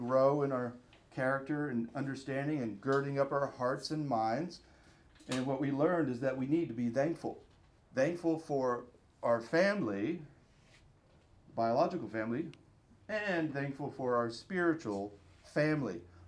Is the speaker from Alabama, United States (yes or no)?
yes; Alabama, United States; I grew up in Alabama, and we had a major ice storm, but we had snow one year that was like a few inches of snow.